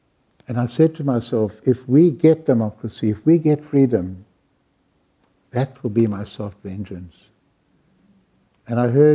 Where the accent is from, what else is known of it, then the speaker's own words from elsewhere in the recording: South Africa; As a South African, I feel sort of very at home there